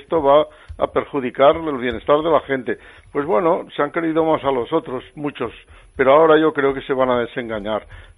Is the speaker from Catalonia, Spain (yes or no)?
yes; Catalonia, Spain; mantener lo que somos, que es catalanes, españoles y europeos y abiertos al mundo, ¿no?